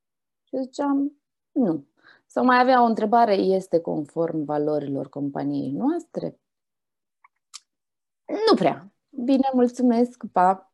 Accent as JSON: {"language": "Romanian", "country": "Romania", "said": "modul în care suntem noi construiți ca și români"}